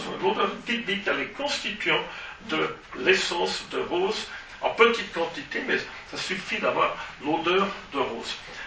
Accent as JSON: {"language": "French", "region": "Valais", "country": "Switzerland", "said": "les rares paysans qui font ça de la région d'Evolène, chez nous en Valais"}